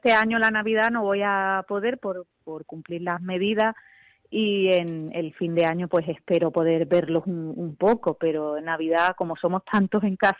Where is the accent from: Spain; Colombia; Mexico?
Spain; Málaga, Andalusia; Y es un homenaje a mi tierra también, que soy de Málaga